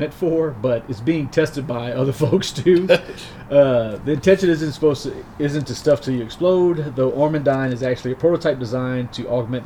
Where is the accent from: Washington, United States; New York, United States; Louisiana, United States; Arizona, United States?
Louisiana, United States; And growing up in Louisiana, I've always heard of the Myrtle's Plantation.